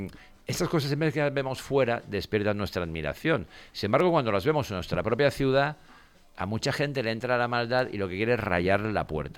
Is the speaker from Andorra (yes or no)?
yes; Andorra; ojalá en mi país, en Andorra también hay cantidad de cochazo.